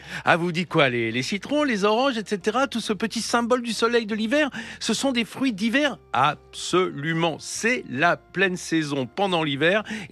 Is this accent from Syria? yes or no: no; France; chez nous en France